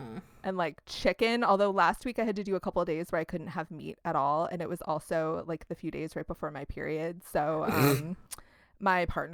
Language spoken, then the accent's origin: English; Midwest, United States; We're from the Midwest.